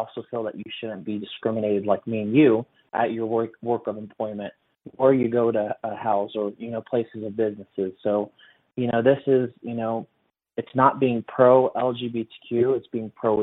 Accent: Independence, Missouri, United States; You know, I grew up Mormon here in Independence throughout my life

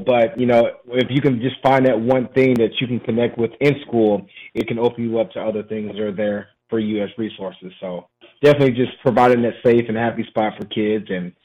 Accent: St. Louis, Missouri, United States; now in Ballwin, United States; Yep, I'm from St. Louis, born and raised here. I grew up in the city of St. Louis. I was actually adopted out of a boys' home, and I moved to Chesterfield with my new family.

